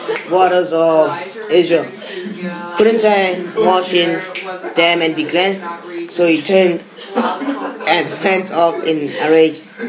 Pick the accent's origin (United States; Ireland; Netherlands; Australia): Ireland; Dublin, Leinster; I'm from Dublin, and I'm going to read 2 Kings chapter 5.